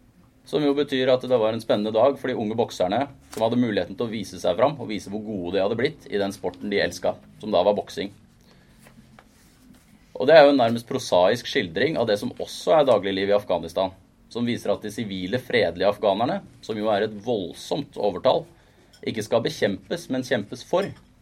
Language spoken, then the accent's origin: Norwegian; Minnesund, Akershus, Norway; og som lokalavisa mi da, fra der jeg kom fra Minnesund